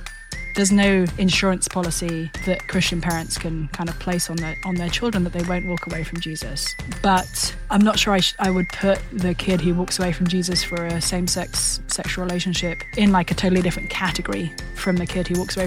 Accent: United Kingdom; I come from the UK, which some may have deduced from my accent.

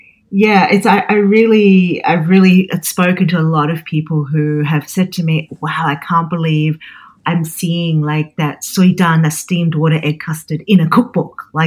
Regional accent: Sydney, New South Wales, Australia; accent: Australian; So as you can hear, I have an Australian accent.

